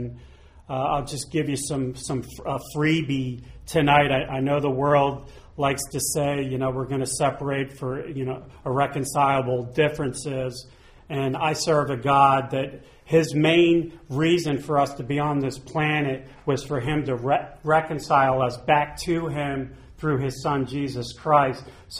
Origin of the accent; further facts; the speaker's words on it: Cherry Hill, New Jersey, United States; I grew up outside of Philadelphia, Cherry Hill, New Jersey, right outside of Philly.